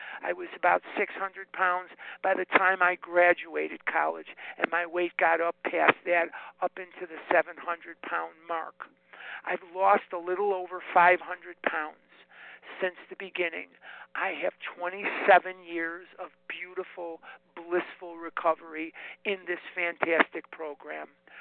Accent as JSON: {"language": "English", "town": "Chicago", "region": "Illinois", "country": "United States", "tie": "born or raised there", "lives_now": "Arizona, United States", "said": "I'm born and raised in Chicago, by the way. You can take the boy out of Chicago, but you can't take Chicago out of the boy. I live in Arizona now"}